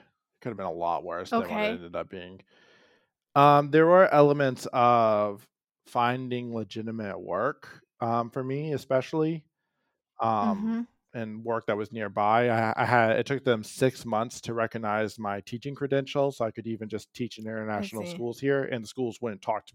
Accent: United States; at least speaking as an American, it's scary no matter what

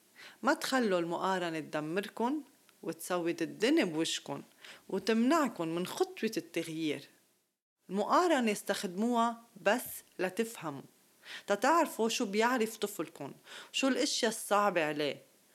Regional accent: Lebanon; also born or lived in Kuwait / Dubai; وبلبنان بحكم اني لبنانية عشت لفترة 24 سنة بلبنان وعندي كتير ناس بعرفهم ببلدي.

